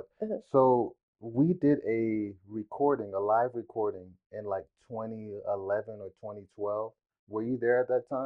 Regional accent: Georgia, United States; So, I was born here. I grew up in Gwinnett County.

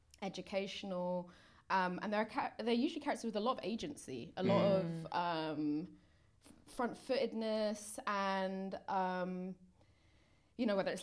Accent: London, United Kingdom; also born or lived in Manchester; And then I moved to South London. I spent the majority of my like formative childhood in South London. I lived in Patmore Estate. Shout out Patmore. And then I moved to Crawley.

